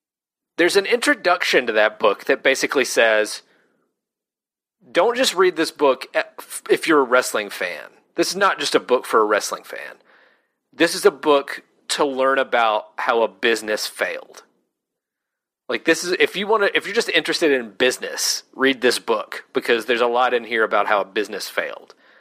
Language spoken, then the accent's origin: English; the South, United States; We grew up in the South.